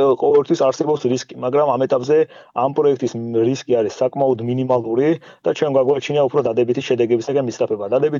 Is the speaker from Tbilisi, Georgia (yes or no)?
no; Kobuleti, Adjara, Georgia; ზოგადად მე ქობულეთის მუნიციპალიტეტიდან ვარ.